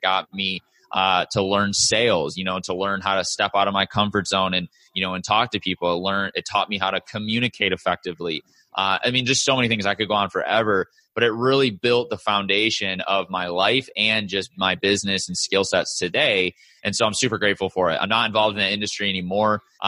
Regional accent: Michigan, United States; moved away as an adult; also born or lived in St. Louis; now in Scottsdale, United States; I'm originally from Michigan. That's where I grew up. I was born in St. Louis, Missouri, but I spent so far the majority of my life growing up in Michigan and then moved out to Scottsdale about 2.5 years ago

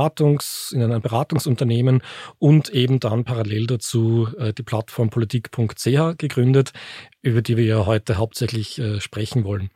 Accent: Austria; also born or lived in Germany; in meiner Heimat Österreich, das ist natürlich in der Schweiz. Ich habe eben in Deutschland gelebt.

